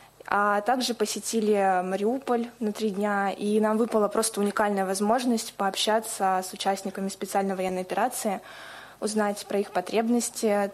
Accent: Voronezh Oblast, Russia; я из Воронежской области.

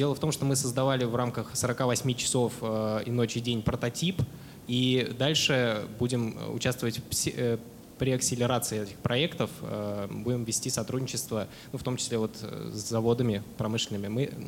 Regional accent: Nizhny Novgorod, Nizhny Novgorod Oblast, Russia; это моя супруга Анастасия. Мы из Нижнего Новгорода.

